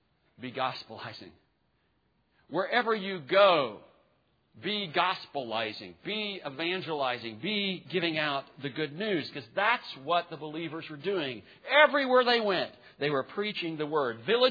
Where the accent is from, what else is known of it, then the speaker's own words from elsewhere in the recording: Greenville, United States; I mean, I grew up in Greenville, and over the last 15, 20 years, I mean, Greenville has just exploded.